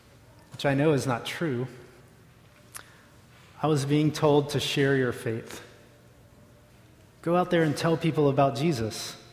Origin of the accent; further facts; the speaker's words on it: Southeast, United States; But I grew up in the Southeast, and I don't know if anyone else is here from the Southeast.